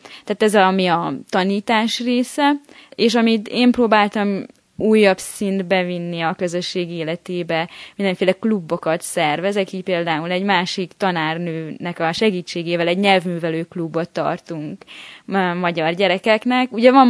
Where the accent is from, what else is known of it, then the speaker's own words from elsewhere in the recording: Tiszafüred, Jász-Nagykun-Szolnok, Hungary; now in San Diego, United States; a San Diegói Magyar Ház Körösi Csoma Sándor program ösztöndíjasa. Egyébként tiszafüredi származású vagyok